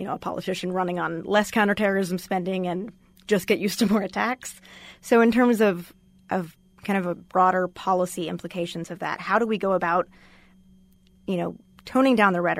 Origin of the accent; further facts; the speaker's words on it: Texas, United States; I'm from Texas, so I've seen some of those reports.